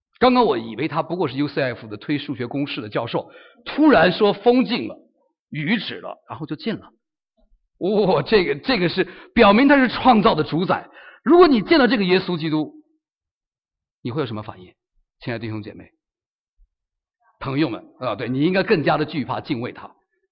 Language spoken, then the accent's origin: Chinese; China; 比如说我们中国人，哎呀，你得罪了也不好说，你继续跟他讲，他得罪你，你要去跟他讲，中国人哪有这个的。